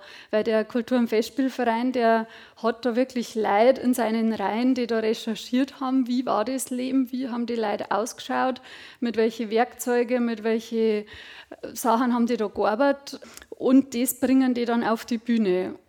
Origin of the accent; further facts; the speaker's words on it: Bavaria, Germany; bin aber keine Aidenbacherin, das muss ich zugeben, sondern ich bin aus dem Bayerwald.